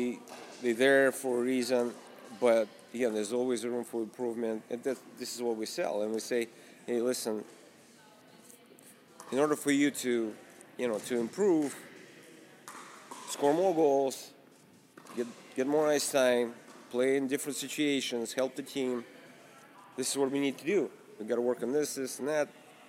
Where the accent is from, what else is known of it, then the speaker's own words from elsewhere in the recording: Russia; I am definitely growing up in Russia and, being exposed to those different situations